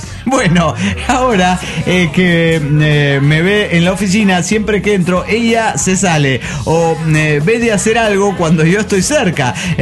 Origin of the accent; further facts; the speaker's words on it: Granollers, Catalonia, Spain; now in Vigas, Spain; yo ya no vivo en mi ciudad natal, que es Granollers. Y usted me identifica con Granollers … Pero no, soy de Vigas ahora. Ahora desde hace algo más de un año vivo en un pueblo cercano llamado Vigas, o Vigues en catalán.